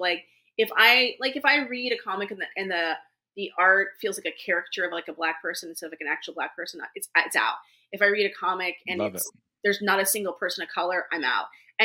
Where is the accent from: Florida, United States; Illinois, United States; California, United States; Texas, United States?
California, United States; also born or lived in Southern United States; I grew up in California in the 80s.